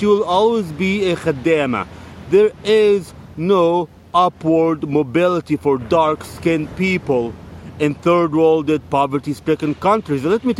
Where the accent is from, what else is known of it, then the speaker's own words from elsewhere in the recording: Egypt; Now, I don't come from Guatemala. I come from Egypt. So I know what's going on in Egypt.